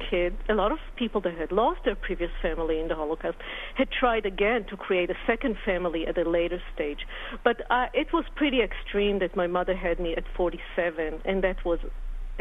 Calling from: New York, United States; from New York. I was born in Israel to Holocaust survivor parents, and my mother was 47 when I was born, and my father was 55.

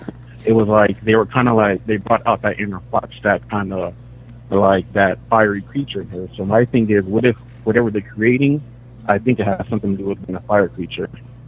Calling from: San Diego, California, United States; from San Diego.

